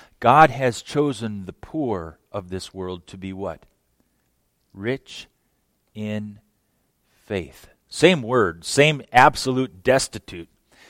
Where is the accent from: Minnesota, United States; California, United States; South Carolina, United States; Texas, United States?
Minnesota, United States; when I was from Minnesota, we had Swedes and Norwegians.